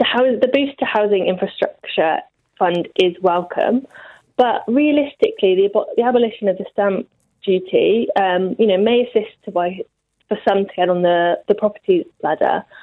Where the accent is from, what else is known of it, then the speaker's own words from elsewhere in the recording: Gloucester, South West England, United Kingdom; I'm from Gloucester, and there's over 4,500 people on the waiting list for social housing